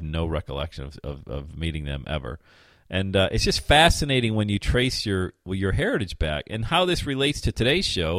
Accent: Bradford, Pennsylvania, United States; Remember, if you ever have a Zippo lighter, they were made in my hometown of Bradford, PA.

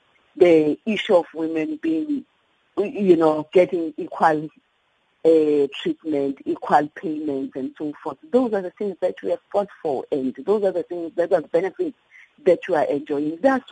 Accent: South Africa; as I grew up in South Africa, that we grew under

